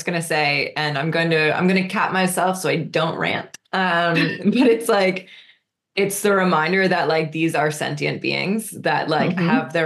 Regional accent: Canada; So I will say that as a Canadian

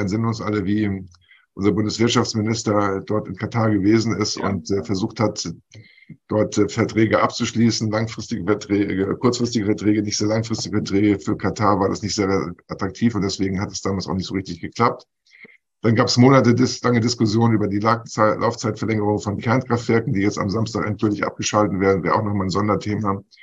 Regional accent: Lower Saxony, Germany; aus meinem Heimatdorf in Niedersachsen, in dem ich ansässig bin.

